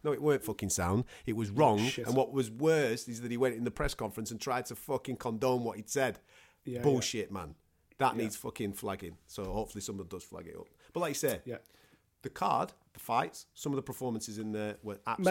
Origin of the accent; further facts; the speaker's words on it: United Kingdom; From our point of view, as British fight fans, you wanted to see him in London.